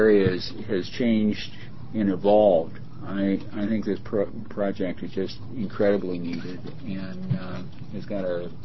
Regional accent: Oregon, United States; I was raised in Washington County, so I know the back roads, even though the back roads have all changed.

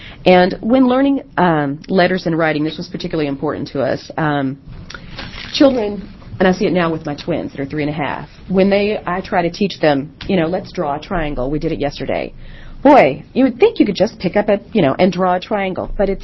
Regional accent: Kentucky, United States; now in Westland, United States; I live in Westland. I am actually originally from Kentucky

